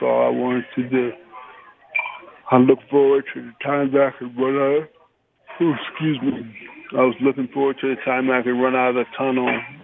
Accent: York, Pennsylvania, United States; Small town, just good people, you know. It was almost like small town America.

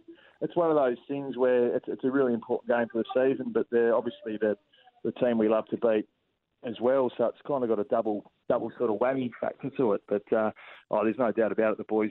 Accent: Tasmania, Australia; moved away as an adult; Yeah, mate, I'm actually originally from Tassie. So there was about 7 of us that moved up to the Gold Coast when we were about sort of 20, 21

